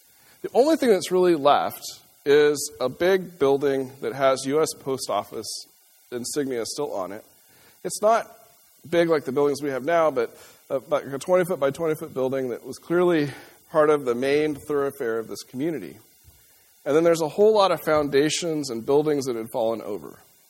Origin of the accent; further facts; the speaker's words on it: El Dorado, Kansas, United States; I grew up in El Dorado, Kansas, and if you've ever been through El Dorado, you'll know they have a large refinery that it often smells.